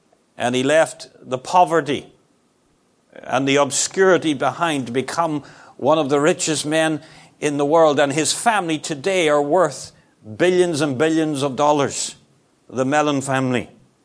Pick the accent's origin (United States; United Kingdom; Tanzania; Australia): United Kingdom; Northern Ireland; where I grew up in County Tyrone. I was born in a small county in Ireland.